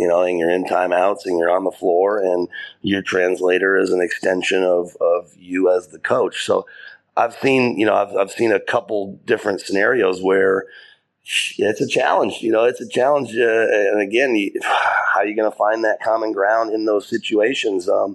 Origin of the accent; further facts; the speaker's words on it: United States; as an American coach